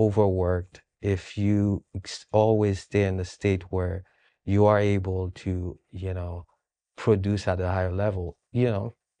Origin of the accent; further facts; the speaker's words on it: Haiti; the Haitian community mostly, because I'm from Haiti.